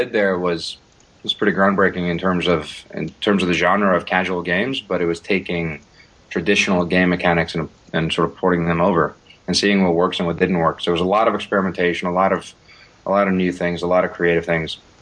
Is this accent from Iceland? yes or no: yes; Iceland; English is a second language; moved away; Yeah, born and raised in Iceland, yeah.